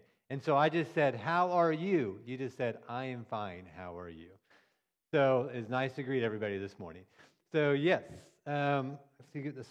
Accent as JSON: {"language": "English", "town": "Abilene", "region": "Kansas", "country": "United States", "tie": "born or raised there", "said": "So I am from Abilene, Kansas. That is where I was born and raised."}